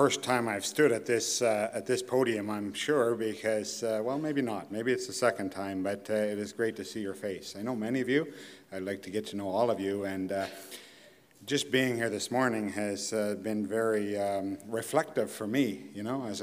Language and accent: English; Thessalon, Ontario, Canada; I come from Thessalon, and Bethel Bible Chapel was instrumental in the early years of helping Thessalon Bible Chapel get its feet under itself and get underway.